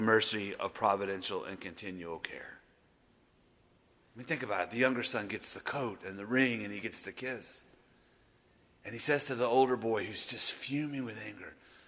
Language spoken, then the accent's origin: English; Louisiana, United States; Oh, I'm from Louisiana. I can hold a grudge.